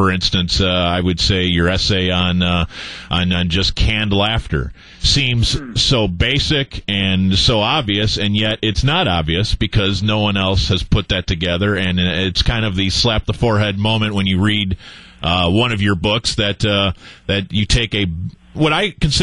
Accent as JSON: {"language": "English", "town": "Madison", "region": "Wisconsin", "country": "United States", "said": "I am from Madison."}